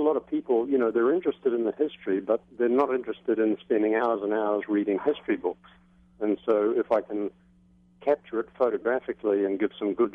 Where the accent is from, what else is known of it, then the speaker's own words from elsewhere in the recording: New Zealand; also born or lived in Houston, United States; I'm originally from New Zealand, but I spent 20 years in Houston. I started coming here around 1983.